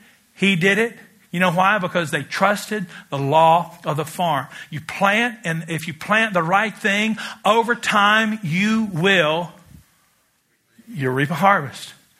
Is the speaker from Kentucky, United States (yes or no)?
yes; Kentucky, United States; And I'm from Kentucky, where we raise tobacco, God's crop.